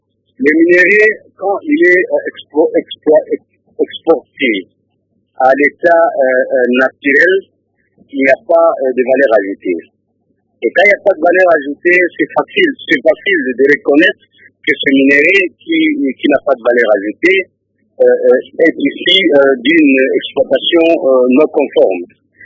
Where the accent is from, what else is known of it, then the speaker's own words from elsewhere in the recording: Goma, North Kivu, DR Congo; Moi, je suis de Goma, précisément dans l'est de la République démocratique du Congo.